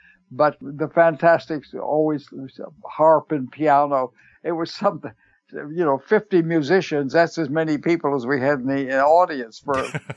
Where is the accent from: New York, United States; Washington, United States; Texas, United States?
Texas, United States; And I grew up in the Dust Bowl in West Texas.